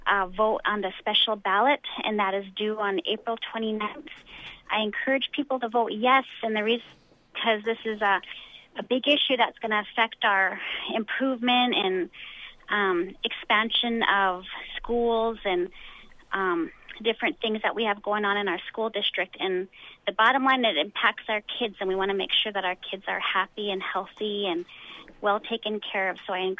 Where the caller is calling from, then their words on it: Iliamna, Alaska, United States; I'm calling from Iliamna